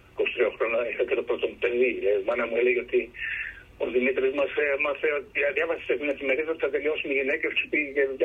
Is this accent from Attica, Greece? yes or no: yes; Piraeus, Attica, Greece; Εγώ γεννήθηκα και μεγάλωσα στον Πειραιά. Στον Πειραιά, εκεί πήρα σχολείο.